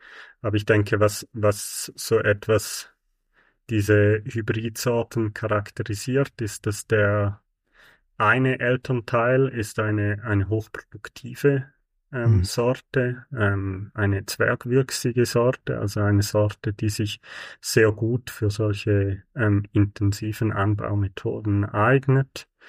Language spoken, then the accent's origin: German; Switzerland; Was man sich als Schweizer eigentlich gewöhnt sein sollte, aber ich bin jetzt doch schon eine Zeit lang in Asien und Afrika